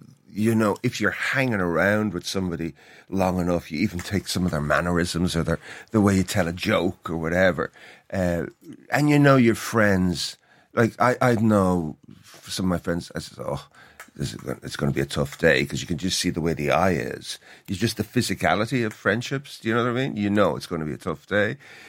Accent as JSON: {"language": "English", "town": "Dublin", "region": "Leinster", "country": "Ireland", "said": "and I'm from Northside Dublin"}